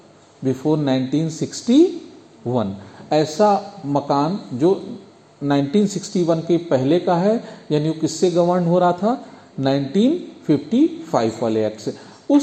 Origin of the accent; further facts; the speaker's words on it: Uttar Pradesh, India; अपने का मतलब उत्तर प्रदेश, क्योंकि हम लोग किस प्रदेश के निवासी हैं?